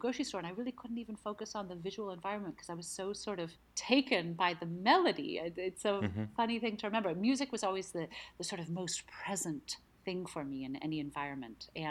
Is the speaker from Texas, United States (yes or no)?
yes; Houston, Texas, United States; also born or lived in Mexico City; I grew up mostly in Houston, Texas. Also a little bit in Mexico City because my folks worked down there off and on.